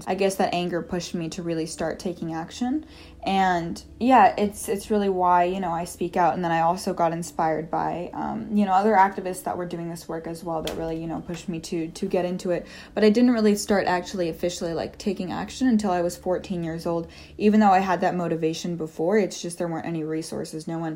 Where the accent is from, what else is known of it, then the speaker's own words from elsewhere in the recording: Pacific Northwest, United States; And growing up in the Pacific Northwest, seeing all of the destruction happening here